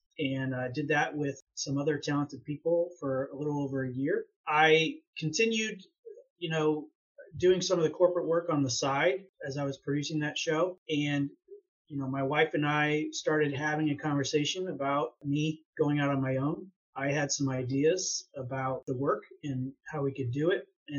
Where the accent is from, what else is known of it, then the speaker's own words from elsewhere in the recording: Springfield, Illinois, United States; I grew up here in Springfield. I went away to college for a little bit, as people do, and moved back here in 2003.